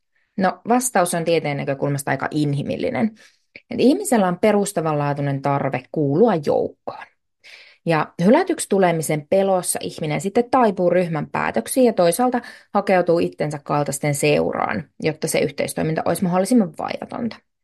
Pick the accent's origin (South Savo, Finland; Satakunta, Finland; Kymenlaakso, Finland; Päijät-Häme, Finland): South Savo, Finland; Savonlinna; Esimerkiksi minä olen täältä Savonlinnasta kotoisin